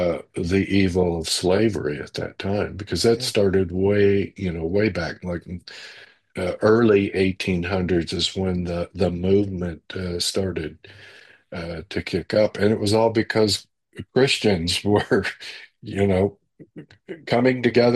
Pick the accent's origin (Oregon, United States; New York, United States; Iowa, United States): Oregon, United States; When I'm from Oregon originally, and obviously we were out west, weren't connected.